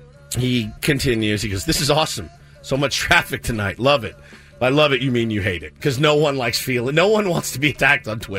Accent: Dallas, Texas, United States; I grew up in Dallas, Texas.

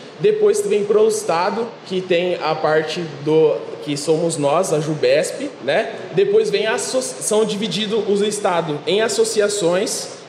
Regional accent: Americana, São Paulo, Brazil; eu sou aqui de Americana, atualmente presidente da Associação Batista do Centro-Leste do Estado.

